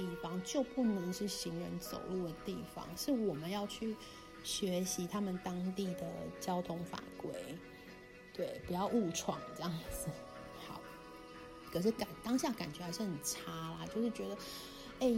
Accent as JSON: {"language": "Chinese", "country": "Taiwan", "said": "我都有一点不太想要让人家知道我是台湾人"}